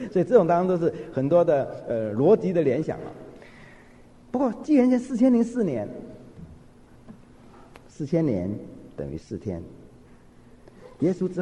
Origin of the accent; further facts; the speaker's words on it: China; 好像我们中国人做事也是说，如果看到老朋友很久不见了，哎呀，一日不见如隔三秋